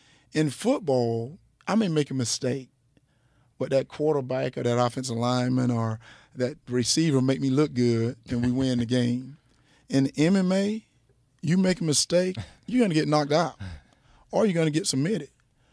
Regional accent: Georgia, United States; where I grew up in South Georgia

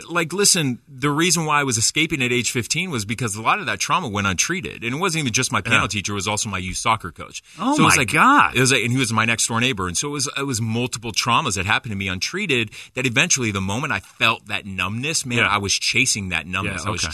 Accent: California, United States; You know, like, we were growing up in Orange County.

